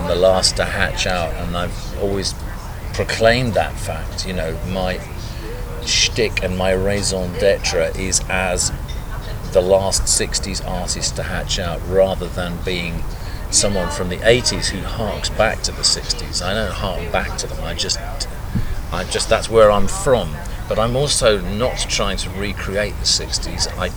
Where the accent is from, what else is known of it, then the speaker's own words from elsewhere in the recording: London, United Kingdom; born there; I'd be described as a London-based songwriter. You know? So I was born there in Paddington.